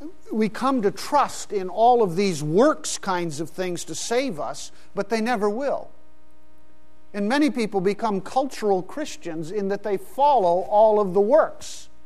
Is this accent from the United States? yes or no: no; Pakistan; I know growing up in Pakistan